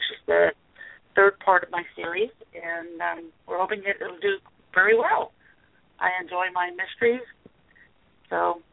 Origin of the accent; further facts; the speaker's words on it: Florida, United States; moved away; I'm originally from Florida. I live in Texas.